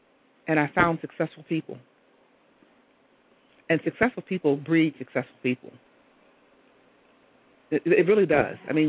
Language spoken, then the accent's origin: English; Hubbard, United States; I saw growing up in Hubbard, they told me that I was dumb.